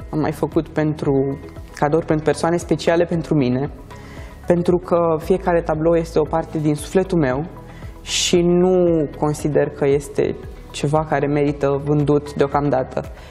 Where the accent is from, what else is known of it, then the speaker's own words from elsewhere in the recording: Romania; În primul rând vreau să vorbesc despre România, țara mea natală